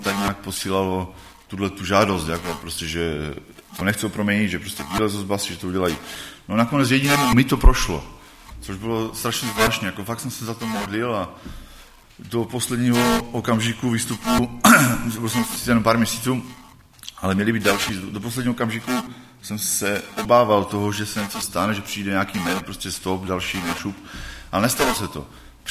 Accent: Bohumín, Moravian-Silesian Region, Czechia; jsem z Bohumína.

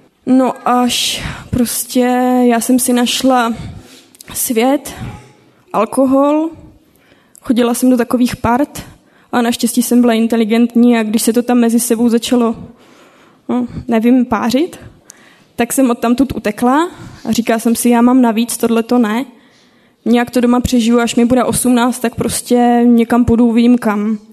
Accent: Ostrava, Moravian-Silesian Region, Czechia; now in Beroun, Czechia; jsme původně tady z Ostravy, manželkou se kod Ostravy a ocitli jsme se v Berouně.

